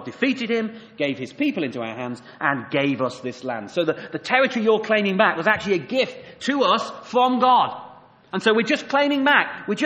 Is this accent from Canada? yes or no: no; United Kingdom; We would say that, wouldn't we, as British people?